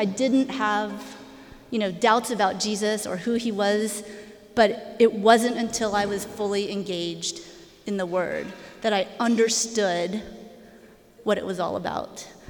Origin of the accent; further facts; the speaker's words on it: Griffin, Georgia, United States; So I grew up in Griffin, Georgia. So I grew up in the church, going to the First Baptist Church of Griffin, Georgia.